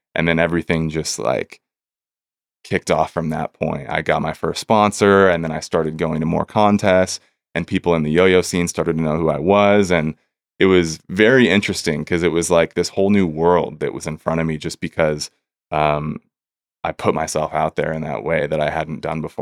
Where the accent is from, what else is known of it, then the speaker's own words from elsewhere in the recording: Chico, California, United States; Yeah, it's in Chico, California, which is my hometown. That's where I grew up.